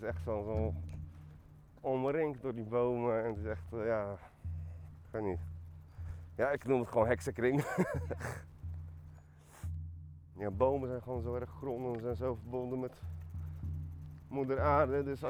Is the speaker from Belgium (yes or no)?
no; Poland; Ik kom natuurlijk uit Polen vandaan en daar heb je zoveel meer natuur.